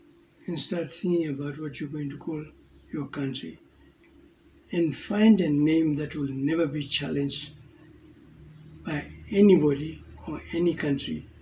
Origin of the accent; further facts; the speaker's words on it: Namibia; I said, "No, I come from Southwest Africa."